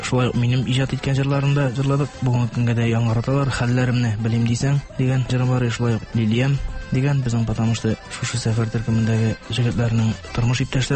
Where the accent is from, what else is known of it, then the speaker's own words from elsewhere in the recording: Tatarstan, Russia; born there; Арча районыннан тумышым белән.